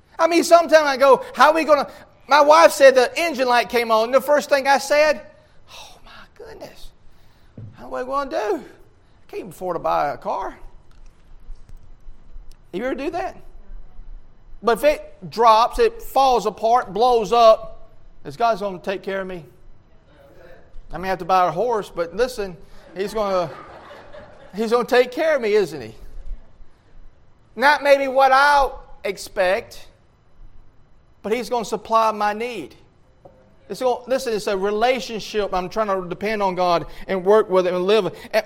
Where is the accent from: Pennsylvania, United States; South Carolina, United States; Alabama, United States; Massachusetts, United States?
Alabama, United States; Somebody read that for me. I'm from Alabama.